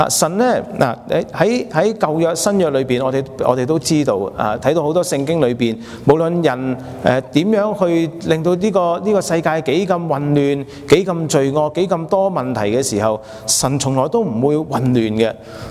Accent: China; 特別是我哋中國人都會覺得

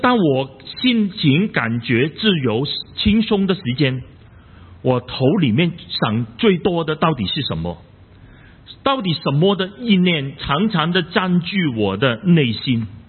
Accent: China; 甚至可能是有一些东西是我们中国人非常看重的，就是人家怎么去看我们，我们的面子

